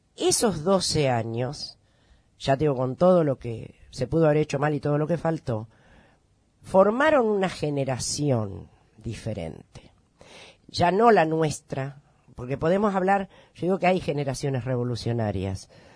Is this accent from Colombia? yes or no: no; Argentina; ¿Qué somos hoy los argentinos en esta patria nuestra?